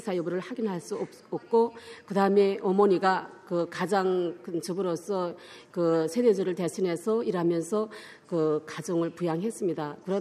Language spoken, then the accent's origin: Korean; Pyongyang, North Korea; 저도 그때 13살 때 끌려갔을 때 정말 그 평양에서 태어나서 살다가 거기 갑자기 끌려 들어가니까